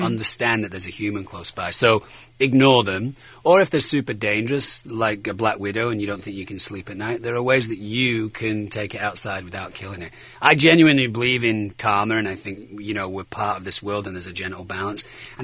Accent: Manchester, North West England, United Kingdom; I'm from Manchester.

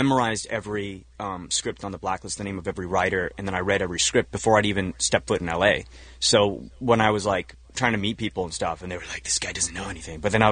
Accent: Kolkata, West Bengal, India; born there; moved away; also born or lived in Madras / Bombay / China / Singapore; I was born in Calcutta, India. Then we moved to Madras, and then Bombay, and then China, then Singapore. My family moved to the Middle East a number of years ago. At the age of 16, I moved to Rhode Island, and obviously America, and then Chicago, and then I moved here.

